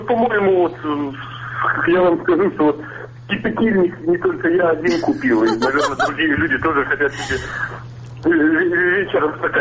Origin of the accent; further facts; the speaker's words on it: Kyiv, Ukraine; вот я, как киевлянин, хожу по магазинам